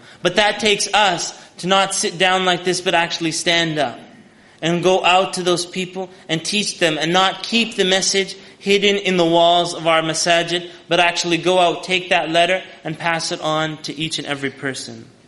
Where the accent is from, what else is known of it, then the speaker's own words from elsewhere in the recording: Winnipeg, Manitoba, Canada; I grew up in Canada, and in Canada, I was in a school where everybody was like, as Pakistanis say, they're Gora. You guys know Gora? There are like white people there in Winnipeg. In the entire school, I was the only brown child.